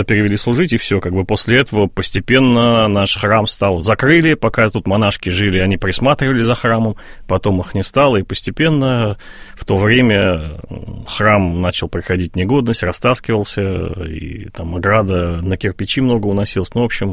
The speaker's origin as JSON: {"language": "Russian", "region": "Moscow", "country": "Russia", "tie": "born or raised there", "said": "а я сам 79-го года, и меня с нуля лет туда возили, для меня это такая, хоть я коренной москвич, но для меня это вторая родина."}